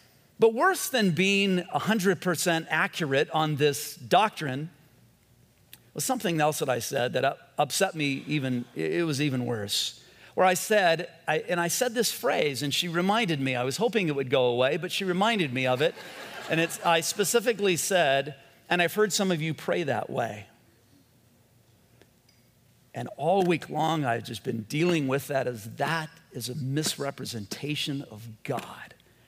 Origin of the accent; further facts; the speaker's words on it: Whittier, California, United States; We grew up in Whittier, and there was Monta Vista High School. It's now a Sheriff's Academy.